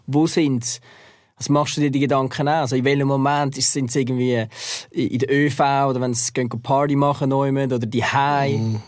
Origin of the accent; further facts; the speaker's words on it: Zurich, Switzerland; Meine beiden Eltern, mein Vater und meine Mutter sind auch beide Solothurn, sind irgendwann mal auf Zürich gekommen und ich bin dann auch in Zürich aufgewachsen.